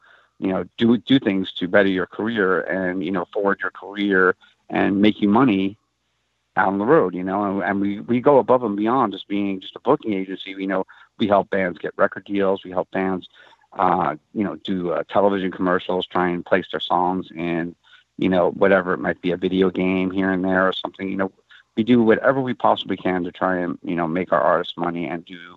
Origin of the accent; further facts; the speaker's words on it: New York, United States; because I'm coming from New York, had a small little scene, and it was very diverse.